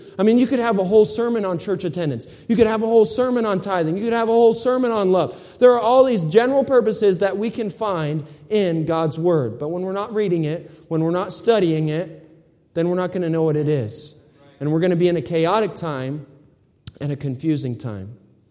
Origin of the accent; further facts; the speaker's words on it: Michigan, United States; I grew up in Michigan, so I grew up next to a cornfield, and then there was fields everywhere, okay?